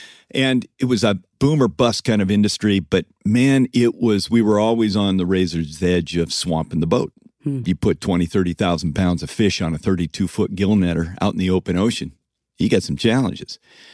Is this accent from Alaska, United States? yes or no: yes; Homer, Alaska, United States; I was born in Homer, Alaska, little two-bed hospital, raised in Alaska.